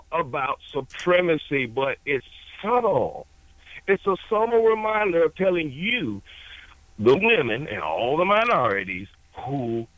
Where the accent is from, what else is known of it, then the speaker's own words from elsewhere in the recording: South Carolina, United States; That's why that I am from South Carolina.